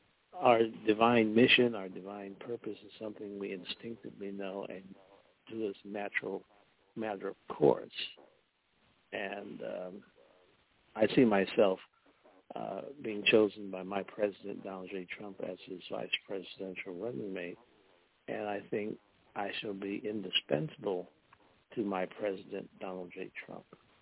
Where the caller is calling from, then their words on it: Chicago, Illinois, United States; Yes, I'm sitting in my basement right now in Chicago.